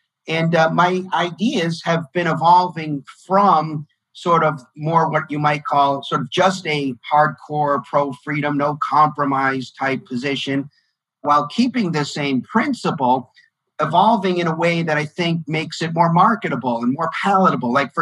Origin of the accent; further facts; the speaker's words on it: Boston, Massachusetts, United States; also born or lived in Arizona; now in Los Angeles, United States; Well, I'm originally from the Boston area, which makes me a Celtics, Patriots, Red Sox fan.